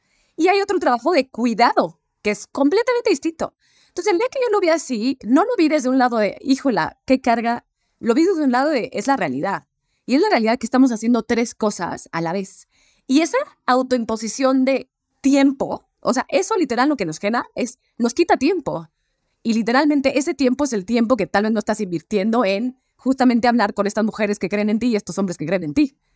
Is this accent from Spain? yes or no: no; Mexico; aquí las tres somos mexicanas